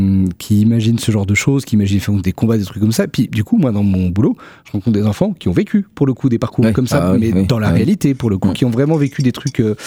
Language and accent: French; Beirut, Beirut Governorate, Lebanon; also born or lived in Syria; now in Western country; Mais ma ville c'est Beyrouth, c'est là que j'ai habité quand on est parti de la Syrie à cause de la guerre, c'est là qu'il y a mon école et toutes mes copines